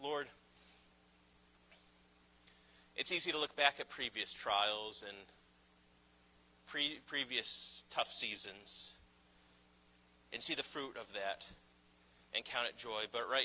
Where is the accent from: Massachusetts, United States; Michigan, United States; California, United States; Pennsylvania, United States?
Massachusetts, United States; I didn't have a Sonny's Barbecue growing up in Massachusetts